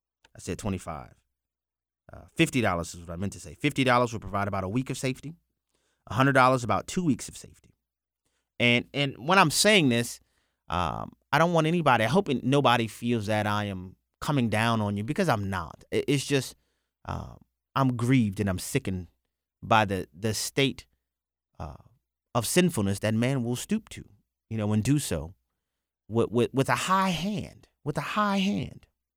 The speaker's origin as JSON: {"language": "English", "town": "New Orleans", "region": "Louisiana", "country": "United States", "said": "Y'all know I'm from New Orleans. New Orleans has a very close connection with Haiti."}